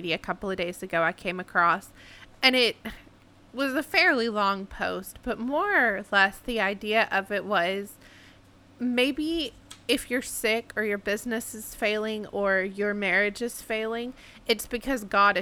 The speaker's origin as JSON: {"language": "English", "region": "Arkansas", "country": "United States", "said": "I did my best, but I'm from Arkansas, and some names are hard for me."}